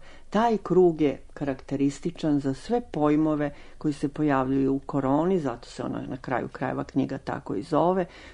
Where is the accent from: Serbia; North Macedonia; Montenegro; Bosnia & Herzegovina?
Serbia; Vojvodina; Ambijent je, i to valja naglasiti, zapravo moj zavičaj. To je Vojvodina, sever Vojvodine, to je reka Tisa.